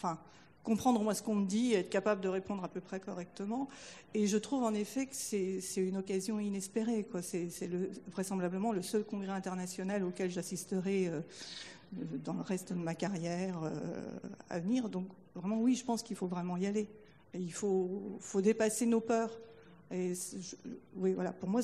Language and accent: French; Chenaux, Bourgogne-Franche-Comté, France; je suis de Chenaux, c'est une ville moyenne à côté de Dijon.